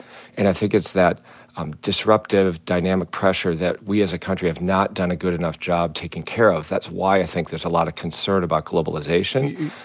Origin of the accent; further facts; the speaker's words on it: Minnesota, United States; I grew up in Minnesota. I'm currently in the Iron Range in northern Minnesota.